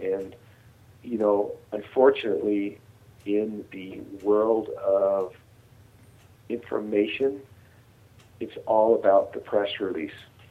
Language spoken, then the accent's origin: English; San Francisco, California, United States; I can say this because I'm from San Francisco